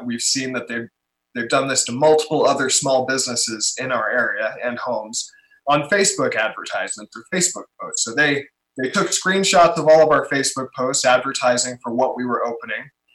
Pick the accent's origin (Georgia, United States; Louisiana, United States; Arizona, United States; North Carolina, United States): Arizona, United States; I'm from Arizona. We were living in California when we had the idea to build this, to start this project.